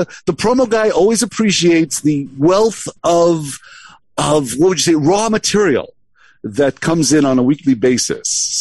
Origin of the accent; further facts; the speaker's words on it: Brooklyn, New York, United States; But hey, it's better than double parking on us like in the old days where growing up in Brooklyn.